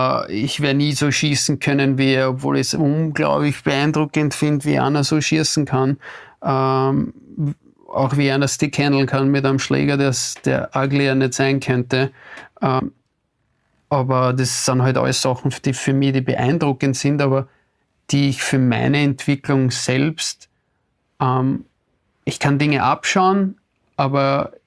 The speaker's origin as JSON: {"language": "German", "region": "Vienna", "country": "Austria", "tie": "born or raised there", "said": "ich war ja da in Wien aufzuwachsen, das war für mich immer selbstverständlich. Und nachher dann so in ein ländliches Umfeld zu ziehen, wie nach Feldkirch, war natürlich irgendwo ein Kulturschock."}